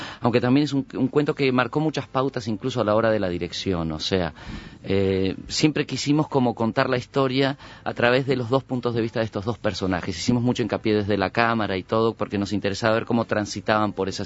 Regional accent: Uruguay; also born or lived in Mexico; fueron 30 años viviendo en México. Incluso todavía mi acento es un poco mezclado, soy mestizo. Soy mexicano y uruguayo.

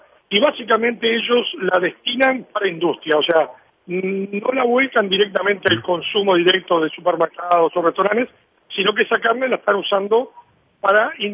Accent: Uruguay; La gente en la calle te pregunta de dónde sos y le decís Uruguay y te dice Forlán.

